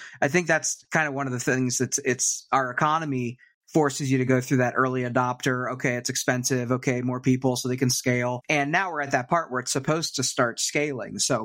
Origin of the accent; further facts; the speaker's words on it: Florida, United States; I think growing up in Florida, the dream was just, you know, get a Civic or something like that.